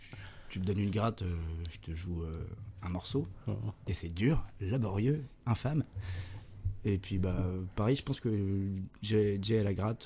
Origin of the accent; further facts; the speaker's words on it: Hauts-de-France, France; also born or lived in Tours; Et j'ai grandi en Picardie, dans la campagne.